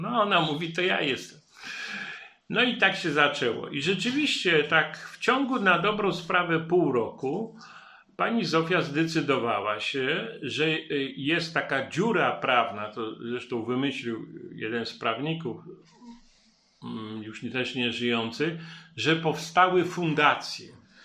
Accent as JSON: {"language": "Polish", "town": "Kraków", "region": "Lesser Poland", "country": "Poland", "tie": "born there", "said": "Nigdy nie mieszkałem na wiosce. Urodziłem się w Krakowie."}